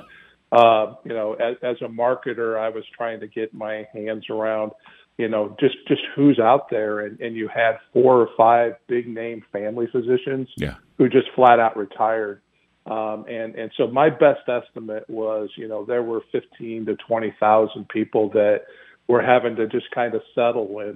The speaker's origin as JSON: {"language": "English", "region": "Connecticut", "country": "United States", "tie": "born or raised there", "said": "I grew up in the St. Augustine, Avon, Abington area, and then moved to Farmington and graduated from Farmington High School way back in 1984."}